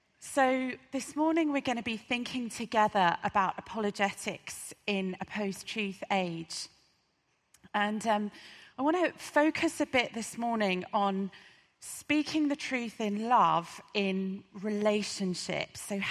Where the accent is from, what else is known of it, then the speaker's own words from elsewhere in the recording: United Kingdom; And obviously as British people, we always apologise if we bump into anyone